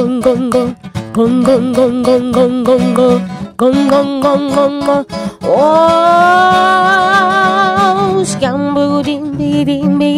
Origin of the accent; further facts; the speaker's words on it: South Africa; first language Xhosa; English is a second language; It's in my language, my native language, which is Xhosa.